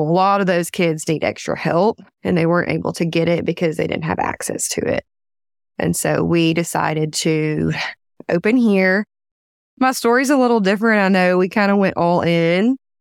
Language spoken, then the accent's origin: English; Louisiana, United States; I'm from DeSoto Parish, which is this little parish in Louisiana.